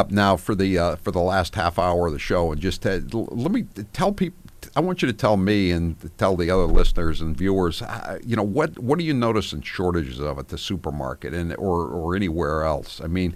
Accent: Massachusetts, United States; I mean, I'm from Massachusetts. I'm in favor of sending them to Martha's Vineyard, too.

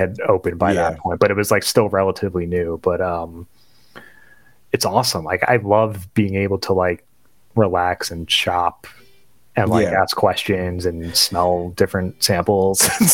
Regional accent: Queens, New York, United States; I was raised a Yankees fan, so I always have to side with the Yankees. Even though I'm from Queens.

